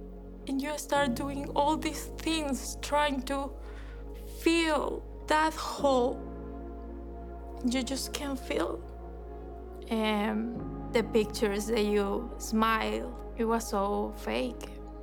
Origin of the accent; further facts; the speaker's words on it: Venezuela; I grew up in Venezuela.